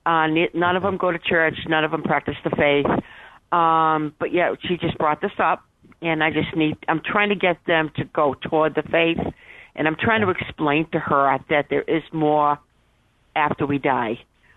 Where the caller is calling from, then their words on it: Worcester, Massachusetts, United States; I'm calling from Emmanuel Radio in Worcester.